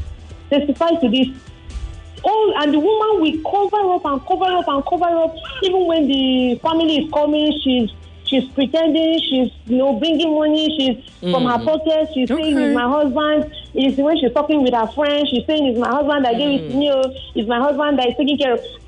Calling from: Ikorodu, Lagos, Nigeria; I'm calling from Ikorodu.

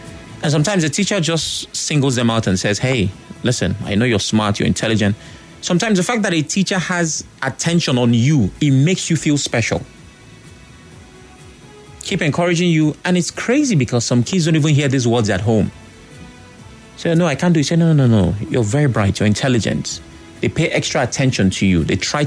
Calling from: Port Harcourt, Rivers, Nigeria; from Port Hackett.

